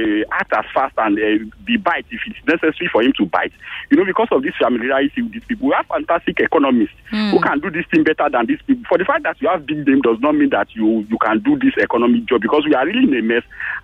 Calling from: Ekwe, Imo, Nigeria; I'm calling from Ekwe.

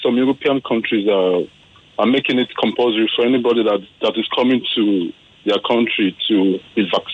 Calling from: Surulere, Lagos, Nigeria; I'm calling from Sulere.

